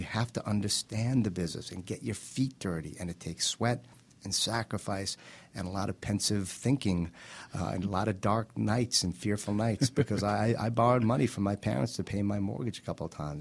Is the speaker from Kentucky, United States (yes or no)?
no; New York, United States; My whole family's in sales. I'm from New York. I love to talk.